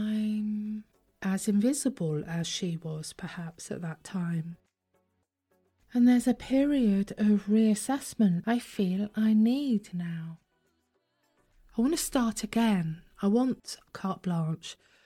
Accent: England, United Kingdom; I'm English and I don't speak French. I do speak French.

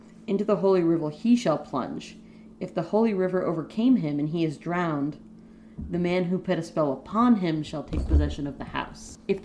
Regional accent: Connecticut, United States; also born or lived in Massachusetts; Because I grew up in Connecticut and I lived in Massachusetts for 6 years.

